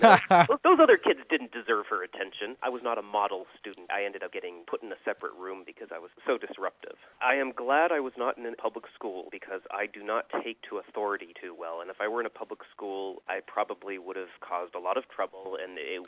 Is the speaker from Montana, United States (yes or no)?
yes; Montana, United States; also born or lived in Alaska; the short version is I grew up in Montana and Alaska. I've actually lived in Anchorage twice